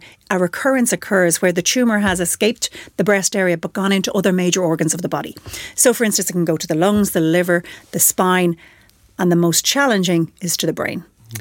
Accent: Limerick, Munster, Ireland; I was from Limerick

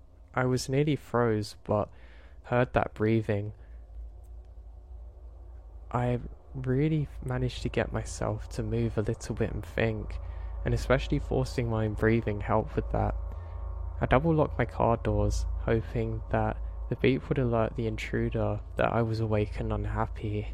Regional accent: New England, United States; I grew up in New England winters, so it didn't really make a difference for me.

